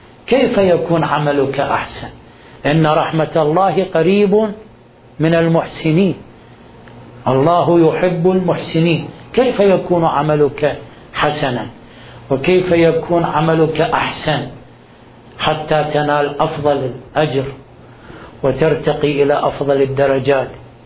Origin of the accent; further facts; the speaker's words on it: Iraq; نحن عندنا في العراق في مشكلة عويصة الانتماء العشائري والتعصب للعشيرة